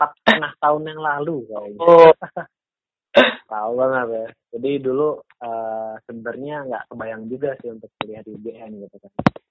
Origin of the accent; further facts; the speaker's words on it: Klaten, Central Java, Indonesia; Saya asal dari Klaten gitu ya.